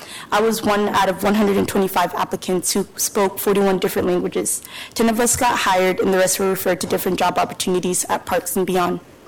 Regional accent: Boise, Idaho, United States; I'm from Boise, Idaho.

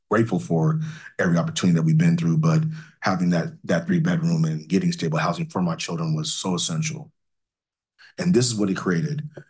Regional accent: Portland, Oregon, United States; I'm from Portland, but my mind had already shifted to something different.

